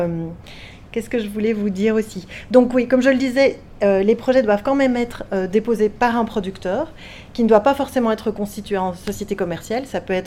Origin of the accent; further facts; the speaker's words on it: Belgium; Il faut savoir que chez nous, en Belgique, on reçoit tout le monde en audition.